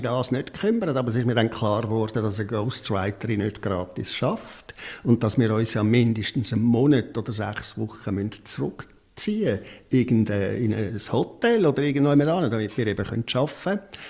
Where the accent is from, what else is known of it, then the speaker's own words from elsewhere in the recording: Affoltern am Albis, Zurich, Switzerland; 12 Jahre lang als Kind im Kinderspital aufgewachsen, in der Aussenstation vom Kinderspital Zürich, nach Foltern am Albis.